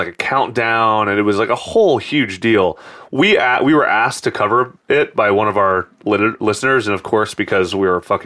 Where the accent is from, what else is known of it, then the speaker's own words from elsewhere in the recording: San Francisco, California, United States; Growing up in San Francisco.